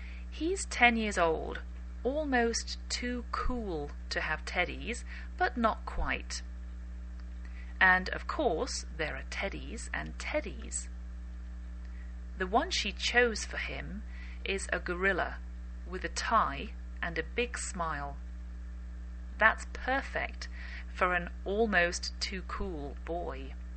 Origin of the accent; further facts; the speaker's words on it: England, United Kingdom; I'm English, and I bring you A Cup of English twice a week